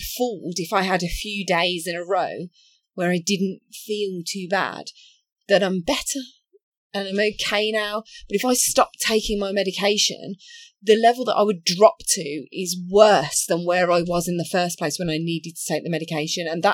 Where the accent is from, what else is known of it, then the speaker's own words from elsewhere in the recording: United Kingdom; I think as British folk, we brush things under the carpet, we put skeletons in the closet